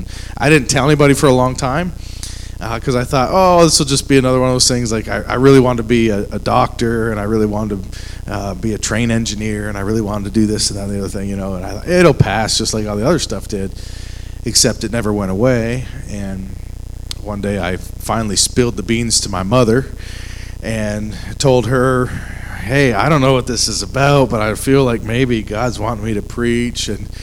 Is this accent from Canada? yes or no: yes; Ridgeway, Ontario, Canada; And so I grew up in Ridgeway, Ontario, which is close to Niagara Falls, really Buffalo, New York, right across the border.